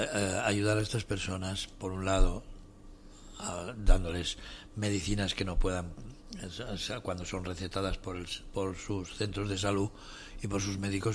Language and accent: Spanish; Asturias, Spain; somos de Asturias.